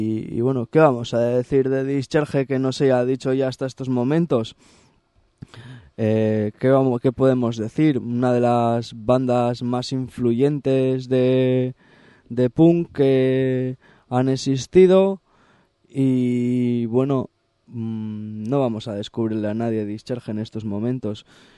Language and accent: Spanish; Asturias, Spain; Y bueno, como asturiano que soy